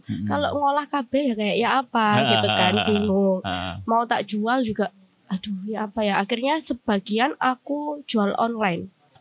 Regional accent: Mojokerto, East Java, Indonesia; also born or lived in Bogor; Aku itu aslinya Mojokerto. Cuman aku dulu kecilnya kelas 1 sampai kelas 6 SD itu aku lama di Bogor.

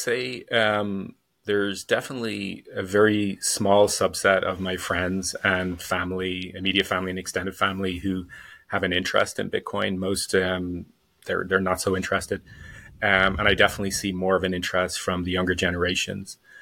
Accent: Dublin, Leinster, Ireland; I grew up in Dublin, Ireland.

